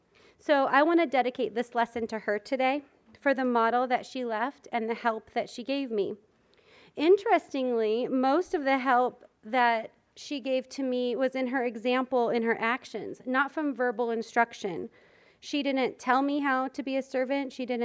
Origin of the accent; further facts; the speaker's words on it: Arizona, United States; But so we're true Arizona people now, and I grew up here in Arizona and then met my husband in Southern California.